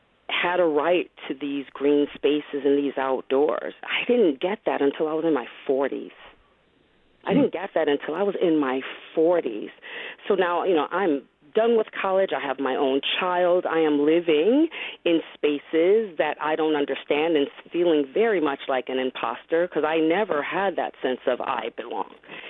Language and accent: English; Rochester, New York, United States; I was a part of the Urban Suburban Program here in Rochester. I grew up in the city. I grew up in Van Arker Projects.